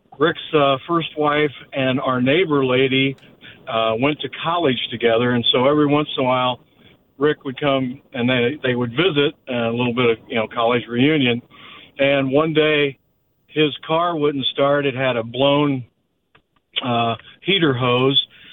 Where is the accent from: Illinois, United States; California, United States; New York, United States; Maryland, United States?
Illinois, United States; Yeah, I grew up in West Central Illinois.